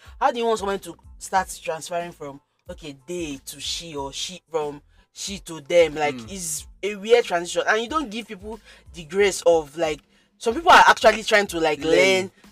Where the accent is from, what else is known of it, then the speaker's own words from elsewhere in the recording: Nigeria; Yeah, I'm a Nigerian, so I can't.